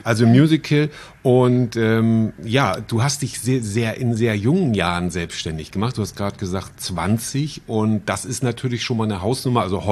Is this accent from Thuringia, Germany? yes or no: no; Schleswig-Holstein, Germany; in Nordfriesland, meiner Heimat